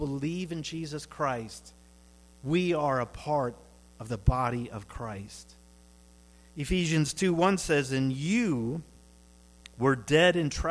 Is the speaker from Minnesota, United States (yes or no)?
yes; Minnesota, United States; now in New York City, United States; I was born and raised in Minnesota. I never thought that I would be pastoring in New York City.